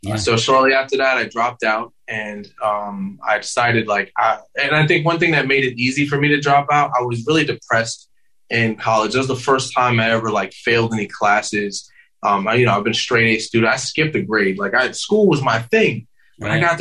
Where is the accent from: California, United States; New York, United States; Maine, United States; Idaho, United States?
New York, United States; Hempstead; Hempstead, Long Island.